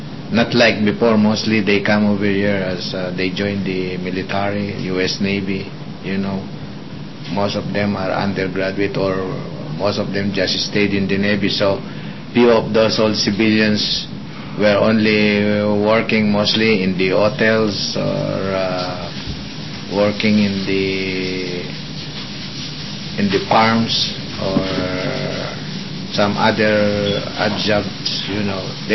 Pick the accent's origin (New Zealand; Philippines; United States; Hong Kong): Philippines; But me, even if I am a Filipino, I am an American citizen, I can.